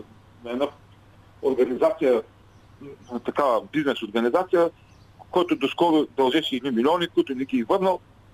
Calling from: Ruse, Ruse Province, Bulgaria; съм от Русе.

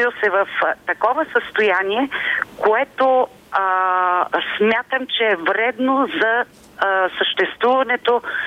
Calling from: Pleven, Pleven Province, Bulgaria; съм от Плевен.

